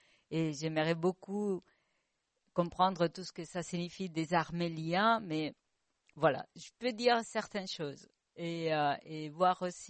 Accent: Spain; French is a second language; also born or lived in Italy; Vous l'entendez de mon accent. Je suis espagnole. Et j'ai vécu beaucoup en Italie.

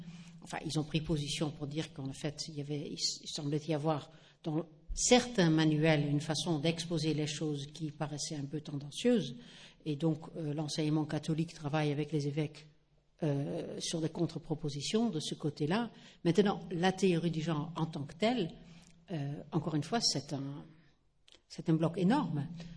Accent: Netherlands; French is a second language; now in France; je ne suis pas française, peut-être d'ailleurs que depuis tout à l'heure, vous dites, elle traîne un petit accent, d'où ça sort. Je suis originaire des Pays-Bas.

